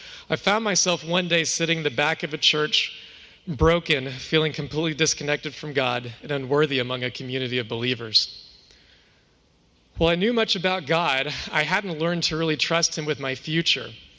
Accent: Oklahoma, United States; But hey, I'm from Oklahoma, so it didn't take much to be the smart kid.

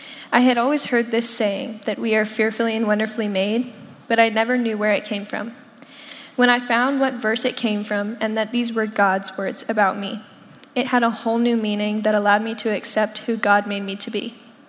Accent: Georgia, United States; now in Texas, United States; In June of 2019, my family and I moved from Georgia to Texas. I had lived in Georgia my entire life

